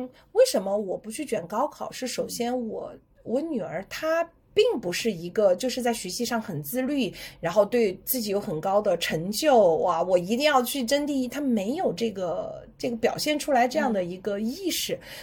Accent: China; 尤其是好像感觉我们中国人还挺喜欢凑热闹的哈

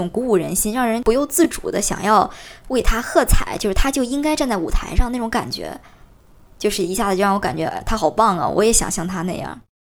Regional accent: Henan, China; 不到30岁，在之前算是饭圈粉丝的一个粉头吧。我是一个出生在河南农村，然后家里都是那种属于很典型的父母出去打工嘛，我姥姥姥爷他们带我长大。

